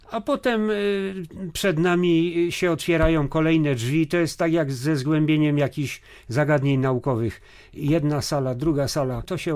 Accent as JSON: {"language": "Polish", "town": "Łódź", "region": "Łódź Voivodeship", "country": "Poland", "tie": "born or raised there", "said": "No jestem po prostu rodowitym łodzianinem i obserwuję cały czas przemiany, jakie następują w Łodzi."}